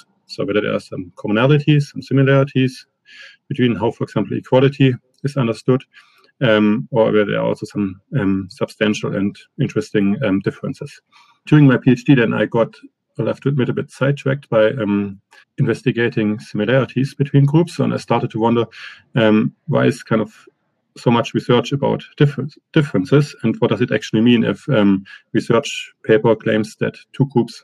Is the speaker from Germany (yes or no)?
yes; Germany; now in United Kingdom; I'm originally from Germany, and I did my undergraduate degrees and my master degree in Germany as well, and then went for my PhD to Cardiff, Wales. Then afterwards, I spent 3 years as a postdoc in Bath, which is in West England.